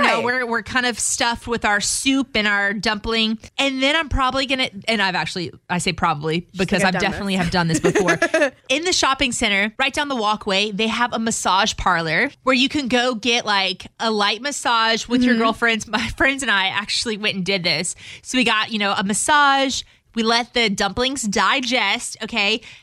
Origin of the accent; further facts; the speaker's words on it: Louisiana, United States; And like, as a Cajun myself, like I appreciate it so much.